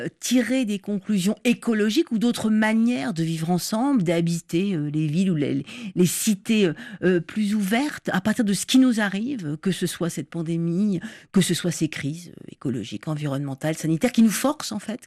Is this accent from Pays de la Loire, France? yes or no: no; Paris, Île-de-France, France; je suis parisienne, effectivement, on entendait les grillons dans le métro parisien, oui.